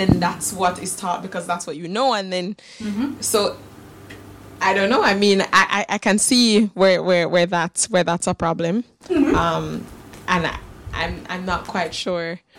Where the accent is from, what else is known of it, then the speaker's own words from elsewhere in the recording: Jamaica; I'm from the Caribbean, I'm from Jamaica